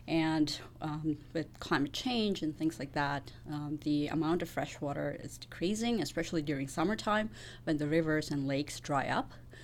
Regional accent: India; moved away as an adult; also born or lived in Saskatoon, Canada; So they decided to move back to India. So I grew up in India, and then I came back because India doesn't have a dual citizenship program.

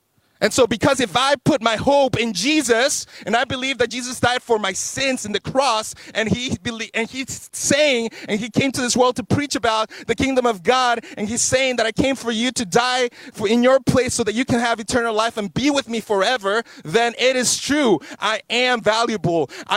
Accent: Chile; first language Spanish; English is a second language; Y'all know my first language is Spanish? La única palabra que yo puedo decir, el primer idioma que yo aprendí es español y nada más. See, I'm faking my English and Korean. I'm more Chilean than anything else.

